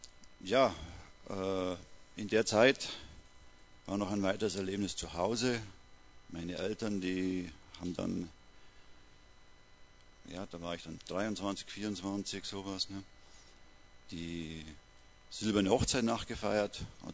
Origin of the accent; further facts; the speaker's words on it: Kempten, Bavaria, Germany; Ich bin nicht hier aufgewachsen, wie man manchmal hören wird. Ich bin in Kempten geboren, im Allgäu, im Schönen. Bin dann in einem kleinen Dorf dort aufgewachsen, katholisch, mit dem katholischen Glauben